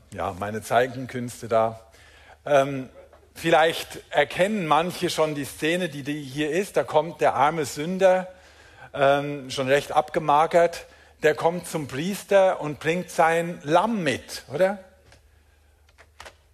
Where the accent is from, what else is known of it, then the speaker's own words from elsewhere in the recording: Germany; ich sage jetzt das Deutsch und deutlich, ihr hört schon, ich bin aus Deutschland, ich darf das.